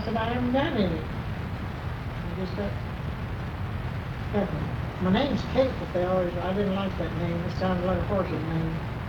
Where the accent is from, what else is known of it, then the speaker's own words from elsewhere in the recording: Bowling Green, Kentucky, United States; born there; Well, I was born in Bowling Green, Kentucky.